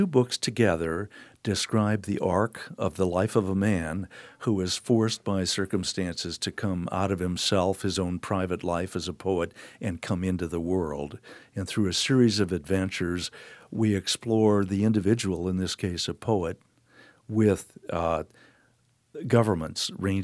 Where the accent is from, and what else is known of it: Lyle, United States; born or raised there; also born or lived in Omaha, United States